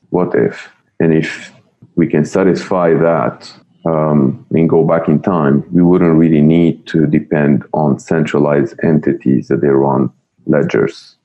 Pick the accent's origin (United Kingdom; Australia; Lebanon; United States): Lebanon; I grew up in Lebanon in a city that was under threat of massacre